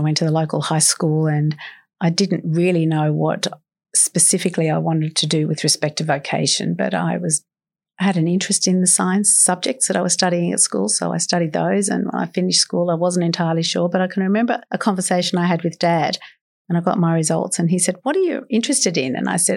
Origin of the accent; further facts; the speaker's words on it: Gymea Bay, New South Wales, Australia; I grew up in Gymea Bay. I'm a girl from the Shire, born in Royal Prince Alfred Hospital